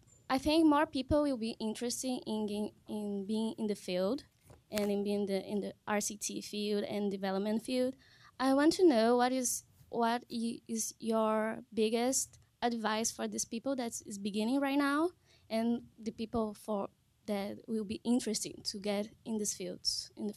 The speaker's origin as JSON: {"language": "English", "country": "Brazil", "second_language": "English", "said": "I'm from Brazil."}